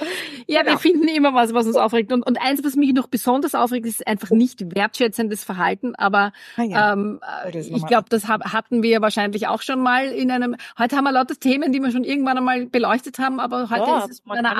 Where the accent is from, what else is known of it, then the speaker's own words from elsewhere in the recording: Vienna, Austria; wenn ich das jetzt als Wienerin sagen darf